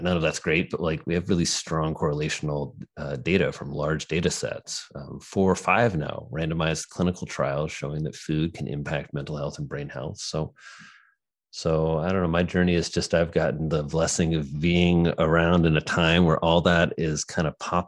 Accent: Indiana, United States; moved away as an adult; now in New York City, United States; I guess everyone should know I'm from a farm in Indiana. So I grew up in Indiana and kind of went through all my education here through Earlham College, then to Indiana University Medical School

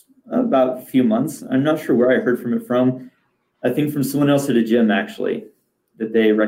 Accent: Cortez, Colorado, United States; I'm from Cortez, Colorado.

